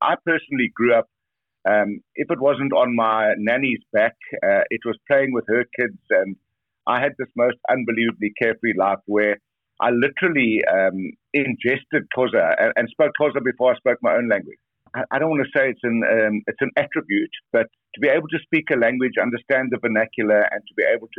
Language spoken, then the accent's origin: English; Bedford, Canada; I was born in Bedford. Yeah, I was a sixth generation born on our family farm, on the same farm.